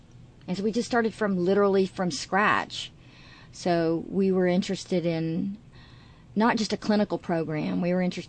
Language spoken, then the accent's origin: English; Texas, United States; also born or lived in Louisiana; Well, I'm a Texan. My parents are from Fort Worth, and I grew up a little bit in Louisiana, so I have an outsider's mentality, I guess, but I went to medical school here and went to college in Texas